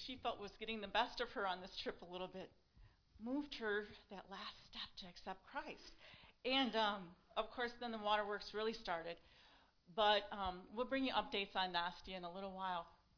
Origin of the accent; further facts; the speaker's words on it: United States; You try and explain to them that you're just a regular person, we're Americans